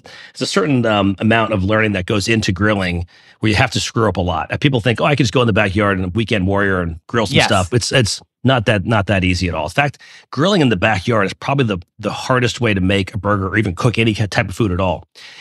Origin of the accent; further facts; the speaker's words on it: Garden City, New York, United States; I grew up in Garden City, Long Island.